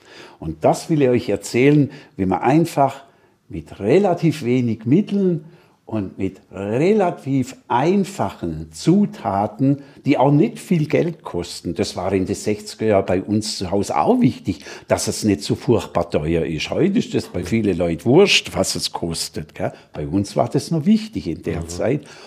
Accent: Baden-Württemberg, Germany; now in Austria; das kriegt man drüben in Bayern und bei uns im Schwabenland kriegt man das gar nicht

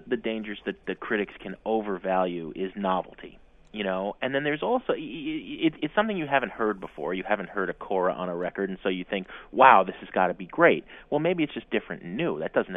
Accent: Jersey City, New Jersey, United States; now in Chicago, United States; Out here, you know, I grew up in Jersey City in Hoboken, right?

